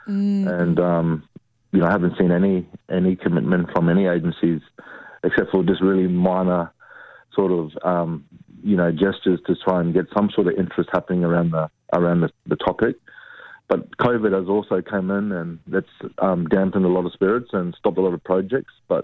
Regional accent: Queensland, Australia; I'm from North Queensland and my mob is Takalaka.

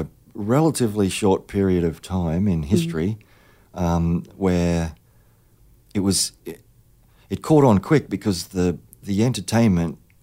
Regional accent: Australia; as an Australian

